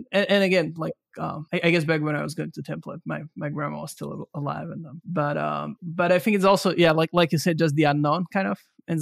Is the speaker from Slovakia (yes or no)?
yes; Slovakia; now in Tokyo, Japan; For me, it was because I came from Slovakia to Tokyo.